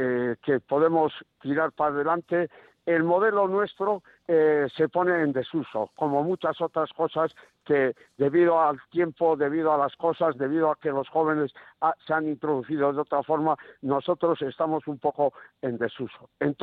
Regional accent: Eibar, Basque Country, Spain; Aquí yo soy de Eibar

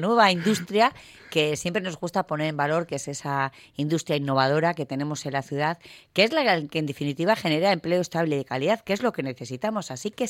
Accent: Barakaldo, Basque Country, Spain; para mí es un orgullo decir que soy de Baracaldo y que soy del motor industrial, no solo de Vizcaya, sino de Euskadi.

